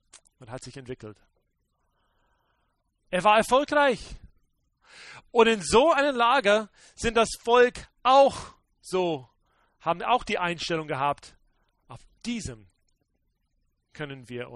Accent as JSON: {"language": "German", "country": "United States", "tie": "born or raised there", "second_language": "German", "said": "in den USA, wo ich aufgewachsen bin, meine Frau aufgewachsen bin."}